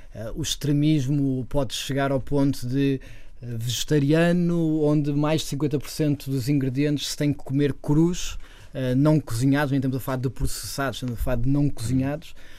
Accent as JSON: {"language": "Portuguese", "country": "Portugal", "said": "enquanto português, enquanto cozinheiro português"}